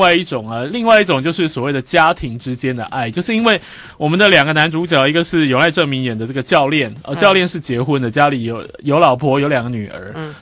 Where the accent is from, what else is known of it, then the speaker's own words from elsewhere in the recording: Taiwan; 我们台湾人比较喜欢去看真正的棒球赛